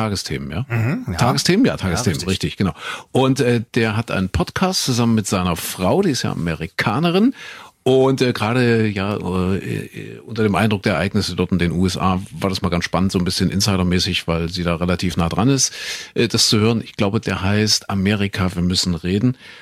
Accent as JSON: {"language": "German", "town": "Köthen", "region": "Saxony-Anhalt", "country": "Germany", "tie": "born or raised there", "said": "In Köthen in Sachsen-Anhalt, da bin ich geboren."}